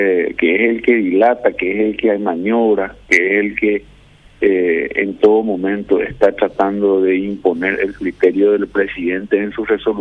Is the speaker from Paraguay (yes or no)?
yes; Paraguay; tenemos que luchar como paraguayos